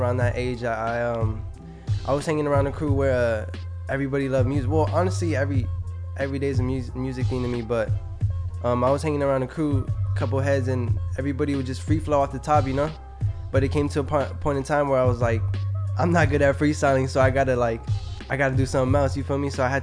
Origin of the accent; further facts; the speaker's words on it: Wilmington, California, United States; I grew up on the west side of Wilmington, on Anaheim.